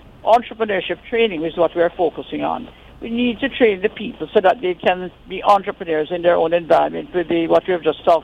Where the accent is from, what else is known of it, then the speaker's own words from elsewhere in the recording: Jamaica; To be honest, I'm embarrassed as a Jamaican.